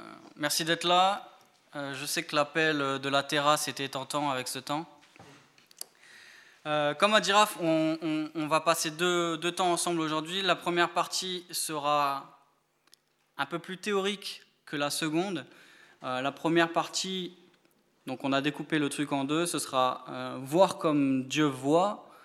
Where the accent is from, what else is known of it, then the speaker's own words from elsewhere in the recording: Bordeaux, Nouvelle-Aquitaine, France; J'ai grandi à Bordeaux, j'ai fait mes études là-bas et après j'ai fait aussi 2 ans d'études à Paris avant d'aller à Genève à l'Institut public.